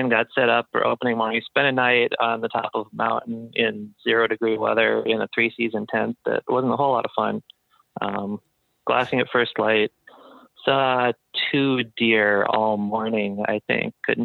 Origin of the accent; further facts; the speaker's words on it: Midwest, United States; also born or lived in Alaska; I grew up hunting whitetail in the Midwest